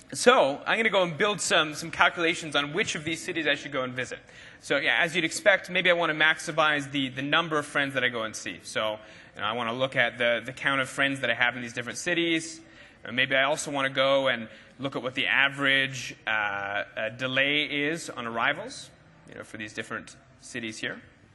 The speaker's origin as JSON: {"language": "English", "region": "East Coast", "country": "Canada", "tie": "born or raised there", "said": "I grew up on the East Coast of Canada. I went to school on the East Coast as well. I lived a couple different places on the West Coast."}